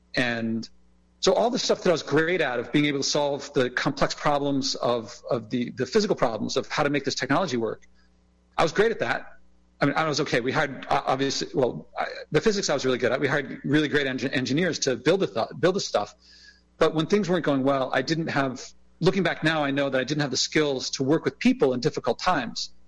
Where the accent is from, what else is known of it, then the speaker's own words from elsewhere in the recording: Philadelphia, Pennsylvania, United States; Yeah, I grew up in Philadelphia, and I spent the first roughly 18 years of my life there.